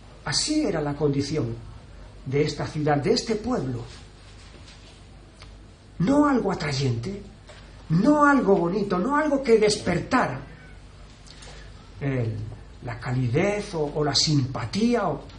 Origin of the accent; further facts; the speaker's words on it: Andalusia, Spain; En Andalucía, de donde yo soy, hay una expresión que es muy, muy ilustrativa